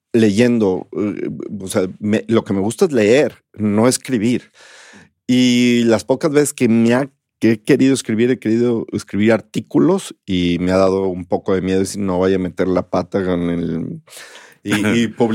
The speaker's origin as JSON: {"language": "Spanish", "country": "Mexico", "said": "buscamos transmitir principios, valores y virtudes que todos tenemos como mexicanos, ¿no?"}